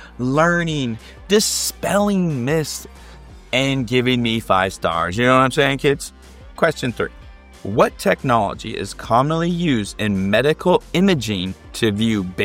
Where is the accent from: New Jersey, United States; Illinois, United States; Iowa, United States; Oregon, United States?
Oregon, United States; Us Americans are historically bad at geography. Oregon is my home state and my alma mater.